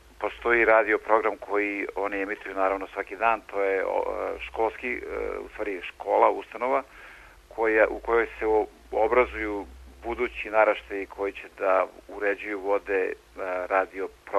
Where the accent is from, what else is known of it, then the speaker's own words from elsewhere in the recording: Serbia; meni bar, ja sam iz Srbije